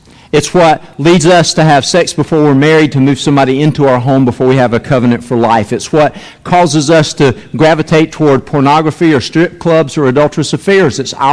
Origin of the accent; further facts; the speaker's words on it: Lake Hills, North Carolina, United States; when I was a kid growing up in Lake Hills, North Carolina